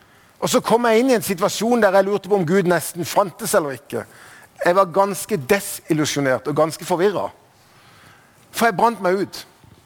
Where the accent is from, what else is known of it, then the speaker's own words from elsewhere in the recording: Kristiansand, Agder, Norway; Så som dere forstår, så er jeg ikke fra Bergen. Jeg er fra Kristiansand, Sørlandet. Det er dialekten min. Jeg vokste opp